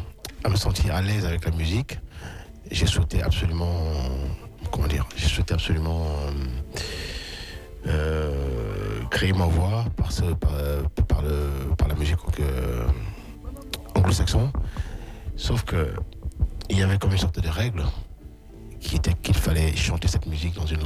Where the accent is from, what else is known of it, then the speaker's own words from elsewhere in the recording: Cameroon; lorsqu'on vient de Cameroun, et quand on est au Cameroun, on va dire, on est dans un univers musical extrêmement riche.